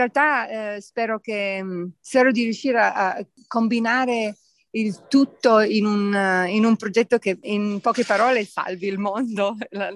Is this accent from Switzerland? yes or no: no; Australia; Italian is a second language; come australiana, all'Opera House a Sydney era una cosa che, sai, abbastanza iconica